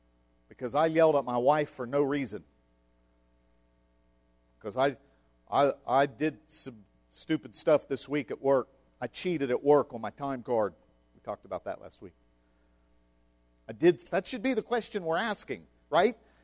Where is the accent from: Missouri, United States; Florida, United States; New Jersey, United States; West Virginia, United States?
West Virginia, United States; It doesn't matter that I'm from West Virginia and he's from Beijing.